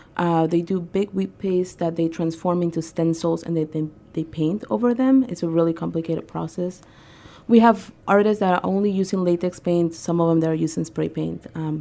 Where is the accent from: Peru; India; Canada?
Peru; now in Atlanta, United States; I'm not from here. I'm from Peru, and I moved to this country in 98. I moved to Atlanta in 2007